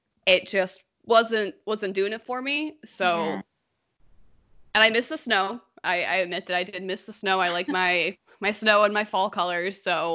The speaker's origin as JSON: {"language": "English", "town": "Niagara Falls", "region": "New York", "country": "United States", "tie": "born or raised there", "also_born_or_lived": "Boston", "said": "So I grew up in Niagara Falls. I went to undergrad in a small state school called SUNY Geneseo"}